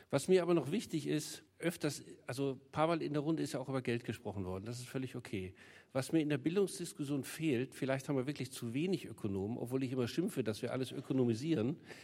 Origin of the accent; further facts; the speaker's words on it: Lüneburg, Lower Saxony, Germany; Ich komme aus Lüneburg